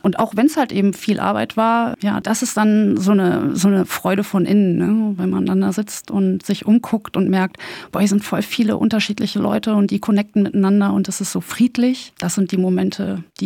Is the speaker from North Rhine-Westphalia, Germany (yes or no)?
yes; North Rhine-Westphalia, Germany; also ich bin so ein bisschen im Ruhrpott auch groß geworden, ne?